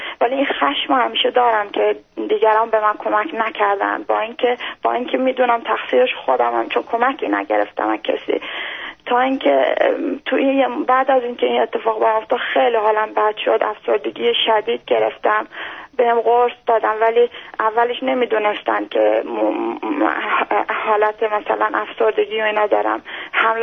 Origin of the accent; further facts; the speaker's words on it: Iran; born there; تو ایران توی خانواده سیاسی به دنیا اومدم،